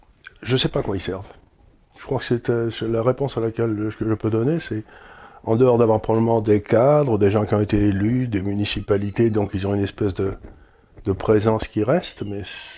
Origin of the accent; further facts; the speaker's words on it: Aleppo, Aleppo Governorate, Syria; born there; Moi, quand je suis né à Alep, dans les années 40, la moitié de la ville était chrétienne, le quart était juive